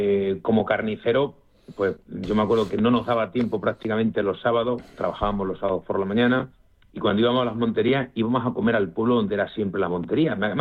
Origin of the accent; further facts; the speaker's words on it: Spain; Está la suspicacia, ¿no?, de que somos españoles